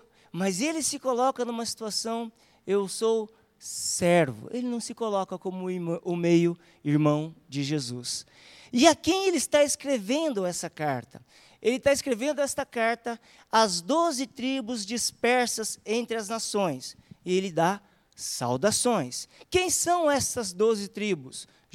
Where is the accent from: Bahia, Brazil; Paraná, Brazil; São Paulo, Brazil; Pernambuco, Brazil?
Paraná, Brazil; Cascavel; also born or lived in Guaíra / Toledo; Eu sou lá de Toledo, no Paraná. Na verdade, nasci em Guaíra ali, depois fui criado em Cascavel. E, por último, eu me casei, né, e morei por um longo tempo lá em Toledo.